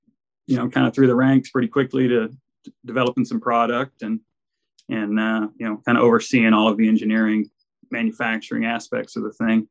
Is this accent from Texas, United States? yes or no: yes; Arlington, Texas, United States; so I grew up in Arlington, Texas, and I was always a gearhead up there.